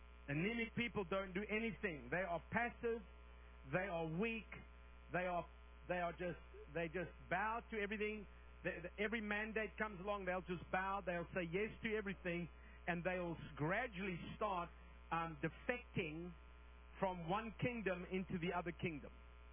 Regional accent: South Africa; I grew up in the African bush, and I want to tell you, you know, we had to go to war.

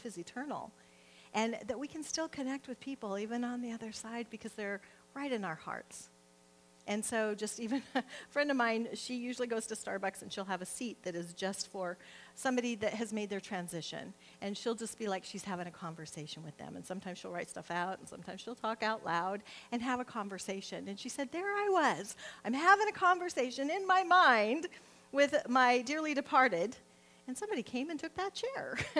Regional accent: Nebraska, United States; And I'm from Nebraska, where it's all about we're going to go visit the grave sites.

